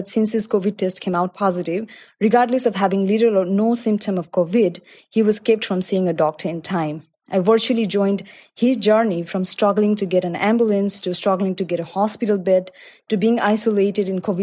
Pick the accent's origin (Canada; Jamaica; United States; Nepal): Nepal; Kathmandu, Bagmati; And I had come to my hometown on December 2019, Kathmandu, which is relatively a lot smaller city than Shenzhen and Dubai.